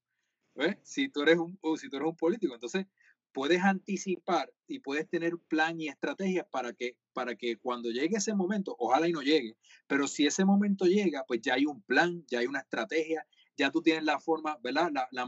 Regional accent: Cabo Rojo, Puerto Rico; Mis papás viven en Cabo Rojo todavía, en Joyuda. Así, mi abuela está viva, mi tío es de Combate, o sea, ese es mi pueblo.

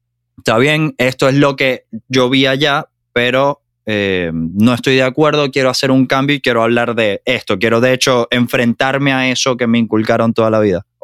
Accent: Maracaibo, Zulia, Venezuela; viniendo de donde vienes, de donde venimos, porque es la misma ciudad

